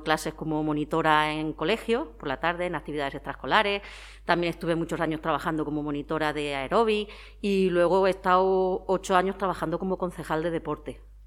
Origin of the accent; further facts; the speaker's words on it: Madrid, Community of Madrid, Spain; born there; nací en Madrid. Mis padres emigraron, mi padre es de aquí de Joder, emigró muy joven y se casó con mi madre. Entonces yo nací en Madrid en el año 1977. Te voy a cumplir 45 años.